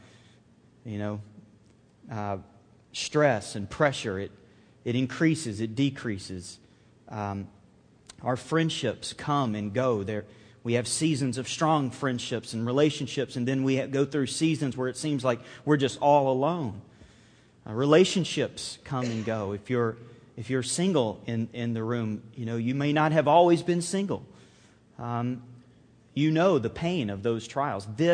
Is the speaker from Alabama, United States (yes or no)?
yes; Alabama, United States; moved away; I grew up on the Gulf Coast, so we were a half hour from the beach, and we went to the beach one day. And you know, I was born and raised in Alabama, but frankly speaking, I haven't lived there in over 15 years.